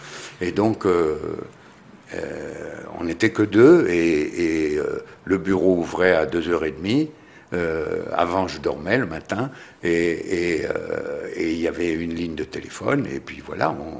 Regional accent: Switzerland; j'étais suisse et je suis suisse

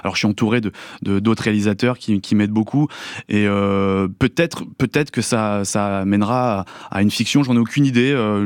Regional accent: La Rochelle, Nouvelle-Aquitaine, France; J'ai grandi à La Rochelle

